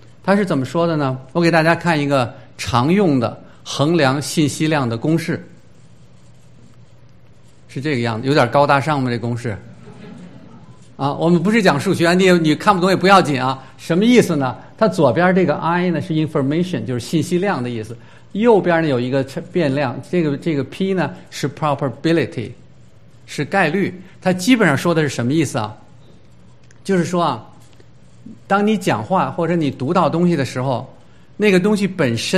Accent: Beijing, China; 我们小的时候说歌谣就这么说，我是北京人

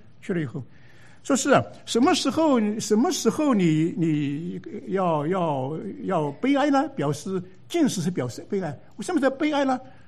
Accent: China; now in United States; 这一点我们中国人其实做得不错，是吧？

